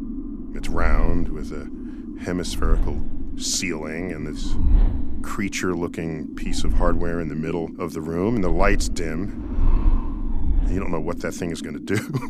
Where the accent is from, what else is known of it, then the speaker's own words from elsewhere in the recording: Bronx, New York, United States; born there; I was born in the Bronx. I pretty much thought I'd seen all the stars visible.